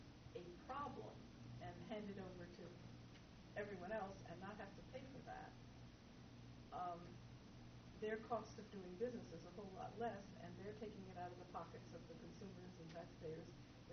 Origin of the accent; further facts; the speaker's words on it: Buffalo, New York, United States; I come from the Buffalo area, and Love Canal was a big deal.